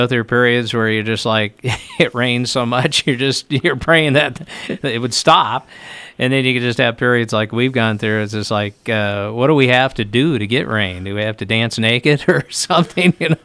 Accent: Lincoln, Nebraska, United States; of course, I grew up in Lincoln, but I've been in western Nebraska since the early 90s

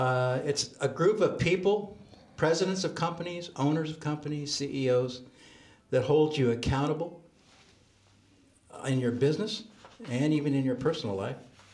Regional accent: Oakland, California, United States; also born or lived in Coronado; I was born in Coronado, California. I'm a third-generation native Californian. My father went to the Naval Academy, and he was stationed in Coronado. I grew up in the Oakland Hills with my younger brother and sister.

